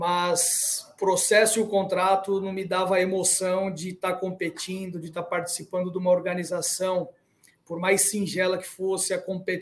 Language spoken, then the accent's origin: Portuguese; São Paulo, Brazil; Eu sou de São Paulo, cresci ali em São Paulo